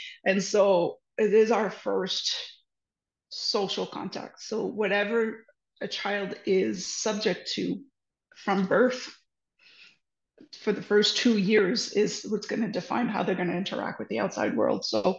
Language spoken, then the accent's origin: English; Canada; I am a Canadian, I'm from Canada